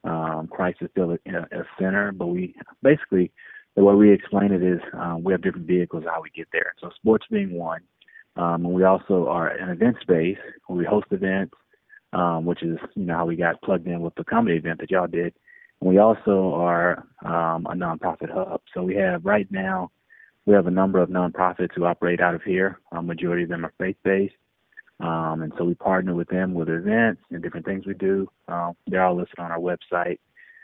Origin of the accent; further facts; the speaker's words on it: Louisiana, United States; And my wife is from Virginia and I'm from Louisiana.